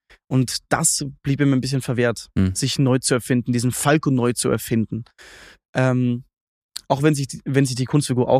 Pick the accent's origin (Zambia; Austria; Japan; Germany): Austria